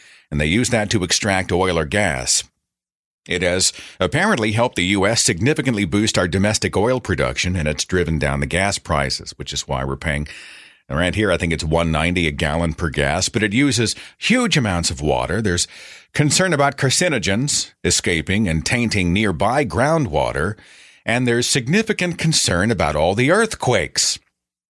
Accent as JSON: {"language": "English", "region": "Oklahoma", "country": "United States", "said": "January 7th, right here in my home state of Oklahoma, 4.8, which is probably nothing to those who live on the West Coast, but to us it's kind of a big deal."}